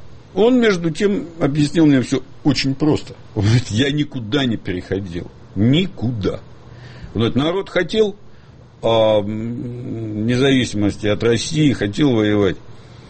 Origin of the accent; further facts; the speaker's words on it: Makiivka, Donetsk Oblast, Ukraine; also born or lived in Mariupol; С Макеевки. Физически родился в Мариуполе, по документам в Донецке, жил в Макеевке.